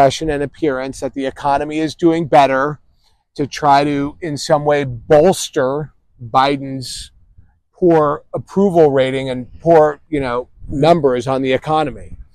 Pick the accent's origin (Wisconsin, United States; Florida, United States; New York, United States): New York, United States; Because I'm from the East Coast, I'm from New York